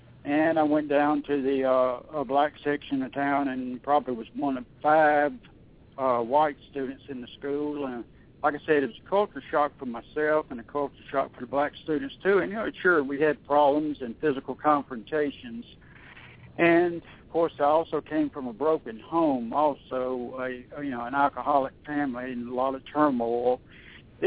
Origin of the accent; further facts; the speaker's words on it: Indianola, Mississippi, United States; growing up in the days of integration in the public schools in the state of Mississippi. My hometown of Indianola, Mississippi, was being integrated.